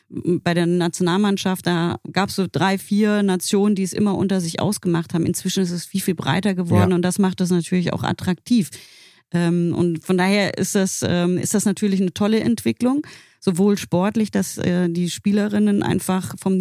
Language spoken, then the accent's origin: German; Frankfurt, Hesse, Germany; also born or lived in Karlsruhe; Ich bin Frankfurterin durch und durch. Mein Herz ist aber trotzdem auch noch ein bisschen in Karlsruhe.